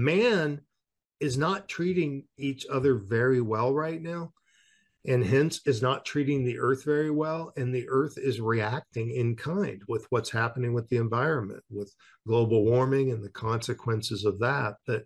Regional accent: West Coast, United States; accent: West Coast; If you call my West Coast accent an accent, sounds just like me.

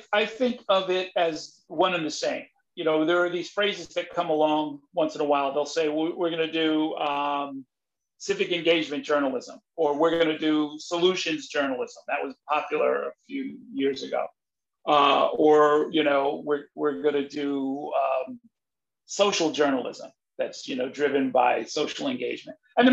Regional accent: New Rochelle, New York, United States; I grew up steeped in New York politics. I knew a lot more about the politics of New York City than about the politics of New Rochelle

